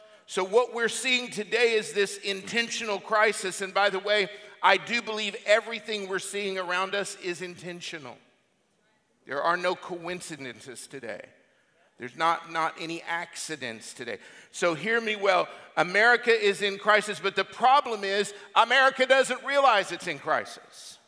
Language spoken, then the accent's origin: English; United States; And as an American, that actually saddens me even to say.